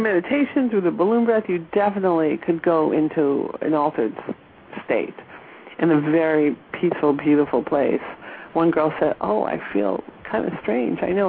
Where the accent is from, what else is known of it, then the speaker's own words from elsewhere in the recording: New York, United States; growing up in New York, I kind of knew about energy intuitively.